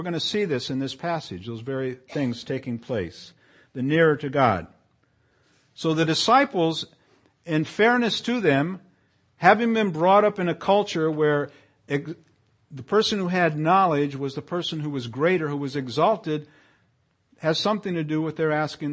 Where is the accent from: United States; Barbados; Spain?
Spain; Canary Islands; I remember growing up in the Canary Islands in the 50s when all of the services were in Latin.